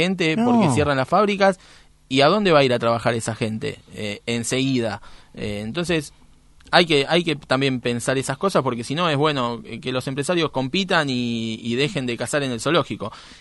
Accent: La Boca, Buenos Aires, Argentina; En la Boca, yo soy del barrio de La Boca

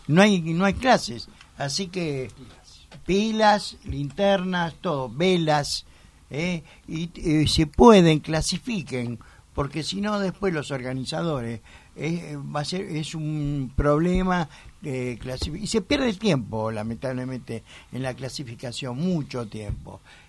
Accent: Buenos Aires, Argentina; Que eso, yo como porteño, tiene una historia.

